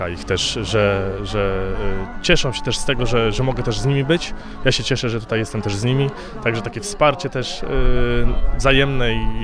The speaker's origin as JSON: {"language": "Polish", "town": "Koźminek", "region": "Greater Poland Voivodeship", "country": "Poland", "said": "bo ja z Koźminka, Opatowy też niedaleko mnie jest"}